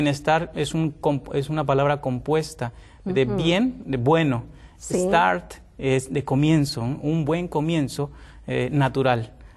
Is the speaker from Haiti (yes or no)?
no; Tamaulipas, Mexico; now in United States; Actualmente, pues yo soy, estoy residiendo ahora en el estado de Texas, pero soy originario de México, del estado de Tamaulipas.